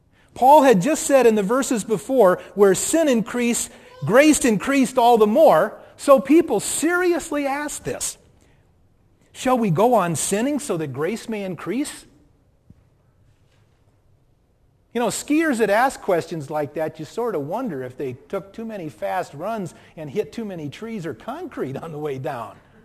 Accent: Minnesota, United States; accent: Minnesota; So I'll just ask you with my Minnesota accent.

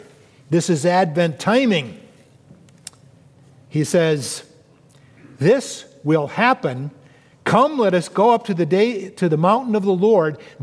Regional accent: Oregon, United States; The third highest mountain in my home state of Oregon, the South Sister, 10,538 feet.

